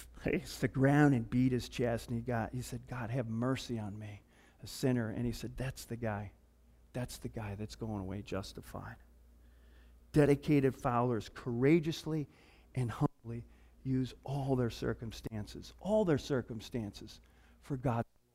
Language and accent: English; Germany; my home country, Germany